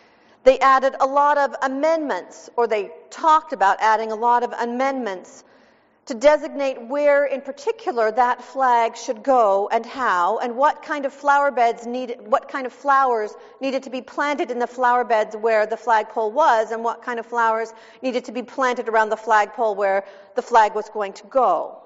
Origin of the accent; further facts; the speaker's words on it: Maryland, United States; born there; also born or lived in Oklahoma; I was born in Maryland, although I didn't live there for very long. I lived in Oklahoma for 9 years.